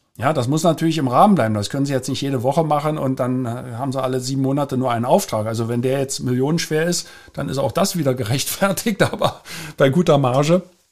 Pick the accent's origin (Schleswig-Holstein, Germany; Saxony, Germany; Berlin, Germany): Berlin, Germany; Ich bin ja in Berlin, in West-Berlin groß geworden.